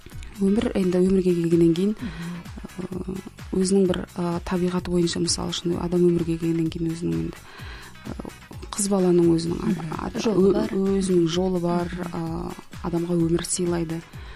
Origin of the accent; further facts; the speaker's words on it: East Kazakhstan Region, Kazakhstan; born there; now in Almaty, Kazakhstan; Енді мен Шығыс Қазақстан облысы Марқакөл ауданында дүниеге келдім. Біраз жылдар болды, міне 97 жылдан бастап осы Алматы қаласының тұрғынымыз.